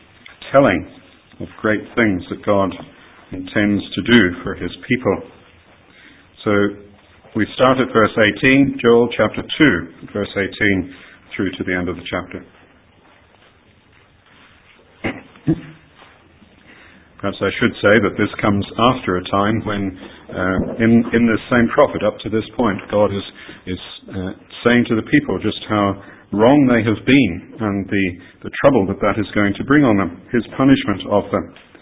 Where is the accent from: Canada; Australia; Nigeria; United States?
Australia; I actually got this when I was growing up in Australia.